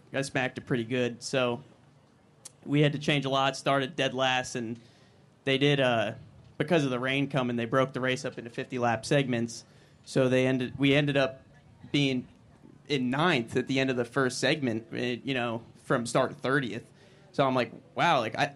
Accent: Ridgefield, Connecticut, United States; Yeah, so I'm from Ridgefield, Connecticut originally. So I still live there, but I'm down here most of the time for the race season.

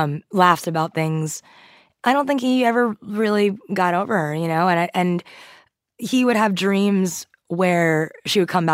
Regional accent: Queens, New York, United States; My grandma lost her restaurant. She went bankrupt. The electricity got cut off her house. That's why she had to move into Queens to raise me.

